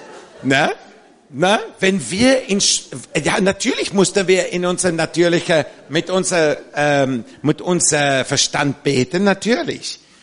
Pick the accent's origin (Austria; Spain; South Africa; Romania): South Africa; ich denke immer an eine Story in Südafrika, wo ich herkomme